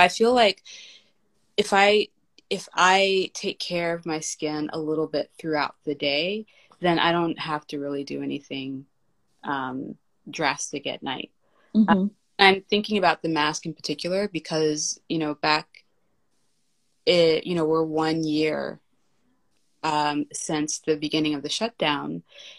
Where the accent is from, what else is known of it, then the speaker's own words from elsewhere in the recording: Kentucky, United States; So, our hemp seed oil is from Kentucky, my home state.